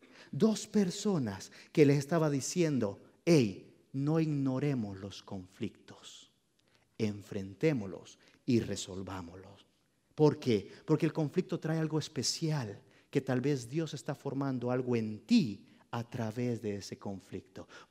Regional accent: El Salvador; Yo soy del Salvador, pero los tacos llegaron a ser parte mía también.

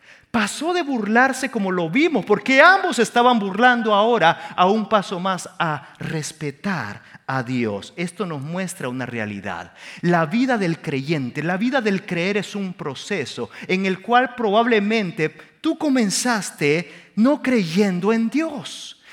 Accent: El Salvador; En mi país, El Salvador, utilizamos mucho el medio de transporte que le llamamos el bus, el autobús.

